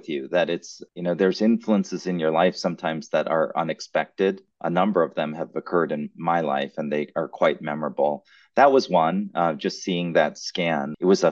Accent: Wisconsin, United States; also born or lived in Norman, Oklahoma / Chicago; I was born in Norman, Oklahoma, so I'm a lifelong Sooners fan. And I was raised in Southeast Wisconsin, so I've been a lifelong Green Bay Packers fan.

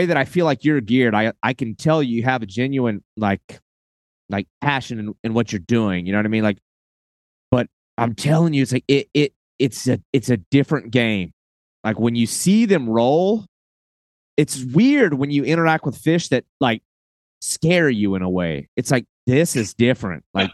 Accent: Florida, United States; being that I'm from Florida

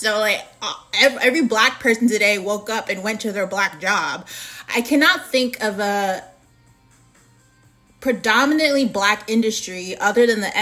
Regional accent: United States; I am American. I live in the United States. I live in Phoenix, Arizona.

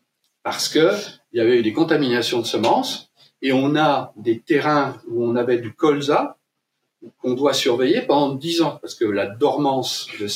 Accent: Bourgogne-Franche-Comté, France; je suis jurassien d'origine.

